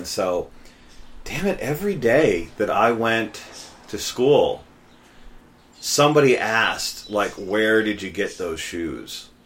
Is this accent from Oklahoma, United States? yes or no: no; New Jersey, United States; but it's also because I grew up in New Jersey.